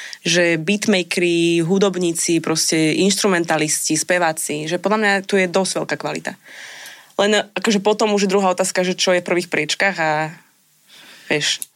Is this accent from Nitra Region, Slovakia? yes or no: yes; Zlaté Moravce, Nitra Region, Slovakia; now in Nitra, Slovakia; Ja som zo Zlatých Moraviec.